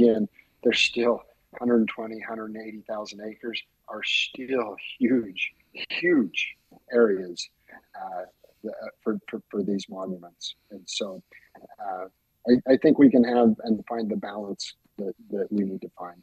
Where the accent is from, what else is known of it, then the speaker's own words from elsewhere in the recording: Utah, United States; So I grew up on Utah's public lands 40, 50 years ago.